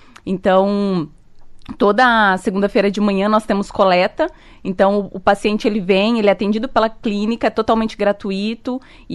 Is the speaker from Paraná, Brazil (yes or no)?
yes; Altônia, Paraná, Brazil; born there; also born or lived in Umuarama / Curitiba; now in Cascavel, Brazil; Eu sou de fora. Eu nasci em Altônia, é perto. Uhum. Estudei em Umuarama, foi a primeira turma de biomedicina de Umuarama. E aí depois disso fui, estudei, morei em Curitiba, voltei. E agora estou em Cascavel.